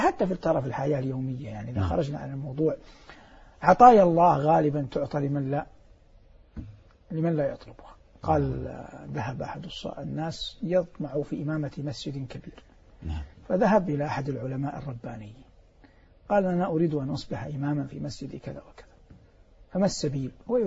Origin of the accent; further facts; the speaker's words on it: Hejaz, Saudi Arabia; يوجد عندنا في الحجاز كثير العتر